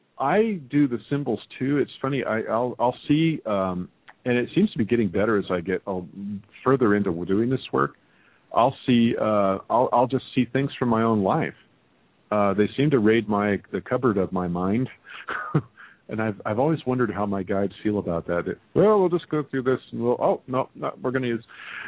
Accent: Scotland, United Kingdom; Yeah, you know, being Scottish Islander, yeah, lass, I know, I get hit on the head with a hammer.

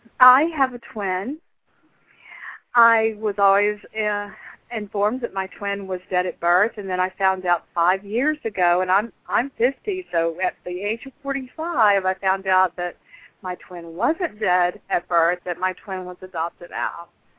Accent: Texas, United States; born there; now in Michigan, United States; I'm in Michigan, and I was born in Texas

